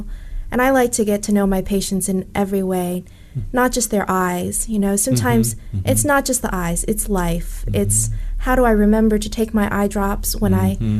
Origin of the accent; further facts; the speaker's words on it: Tallahassee, Florida, United States; I grew up in Tallahassee. I went to Lincoln.